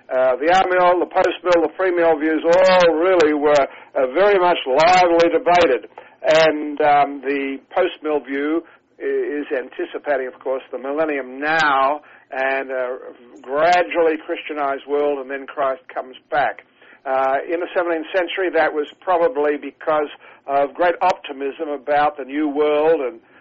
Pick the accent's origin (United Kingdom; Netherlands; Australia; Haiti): Australia; Melbourne, Victoria; now in United States; Yes, that's right. I'm from Melbourne.